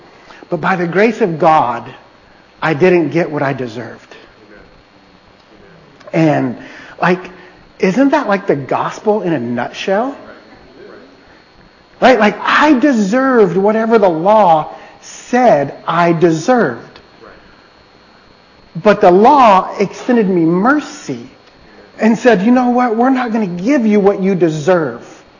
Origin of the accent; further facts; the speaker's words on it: Salt Lake City, Utah, United States; But yeah, like John mentioned, I am from Salt Lake City, Utah.